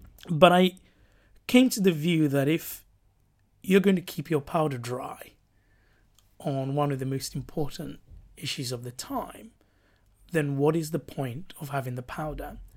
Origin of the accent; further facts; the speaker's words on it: Ghana; moved away as an adult; now in United Kingdom; it's when I came to the UK from Ghana and as a sort of pushy 18-year-old said to my history teacher at Freeman College